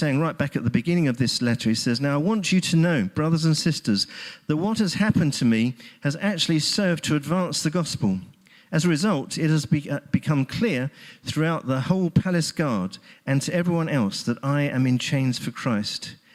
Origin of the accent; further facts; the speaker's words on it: Hackney, London, United Kingdom; I come from Hackney. And in fact, the house where I was born apparently backed on to the square that is used as the basis for EastEnders